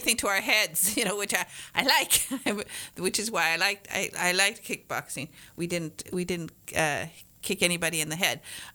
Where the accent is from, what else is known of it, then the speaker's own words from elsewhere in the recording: Michigan, United States; I come from Michigan, so I've been around hockey all my life.